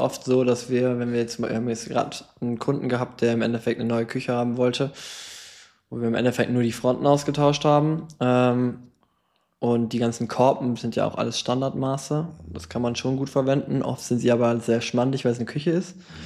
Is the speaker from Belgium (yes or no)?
yes; Belgium; Belgien, ich komme aus Belgien.